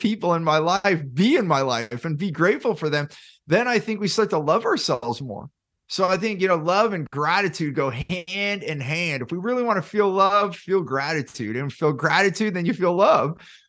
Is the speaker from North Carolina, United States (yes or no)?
no; California, United States; I grew up in Silicon Valley